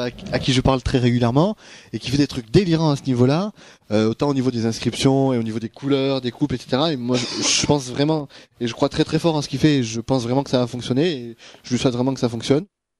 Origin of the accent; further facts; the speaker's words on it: France; Et c'est dans un contexte légal qui n'est pas le même que chez nous en France.